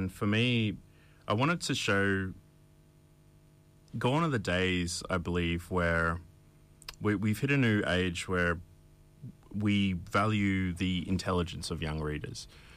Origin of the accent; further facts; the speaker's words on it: Brisbane, Queensland, Australia; a 15-year-old male Indigenous kid growing up in Mianjin.